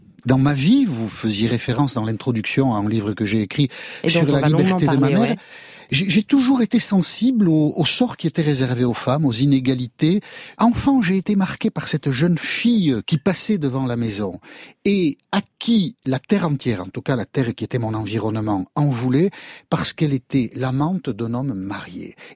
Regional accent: Nouvelle-Aquitaine, France; born there; accent: Basque; Je suis né au Pays Basque, ça s'entend. Et ce qui peut faire mauvais genre chez moi, c'est l'accent, le côté paysan.

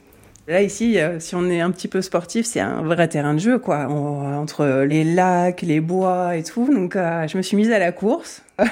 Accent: Paris, Île-de-France, France; Alors, je suis née en région Paris. Je suis née à Neuilly-sur-Seine. Et après, en fait, on a vécu 25 ans à Paris, dans le 16e.

